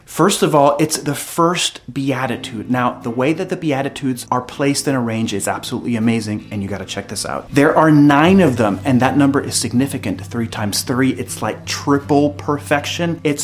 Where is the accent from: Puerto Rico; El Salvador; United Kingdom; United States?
El Salvador; I'm from El Salvador